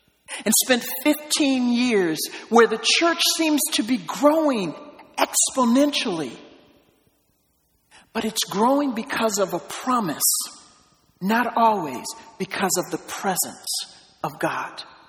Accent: Midwest, United States; I come from the Midwest.

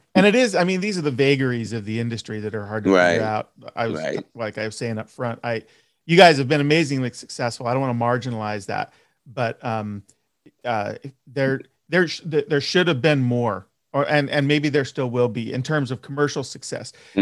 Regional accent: Seattle, Washington, United States; So that, and I'm from Seattle. I'm in Seattle.

